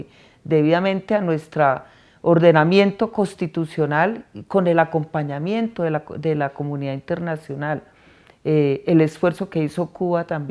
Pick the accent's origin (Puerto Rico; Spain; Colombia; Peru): Colombia; el reconocimiento que tenemos como pueblo colombiano